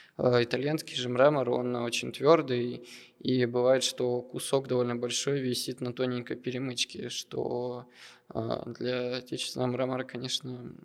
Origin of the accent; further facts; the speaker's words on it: Chelyabinsk, Chelyabinsk Oblast, Russia; Я, кстати, сам из Челябинска, поэтому это добывается недалеко от места, где я родился.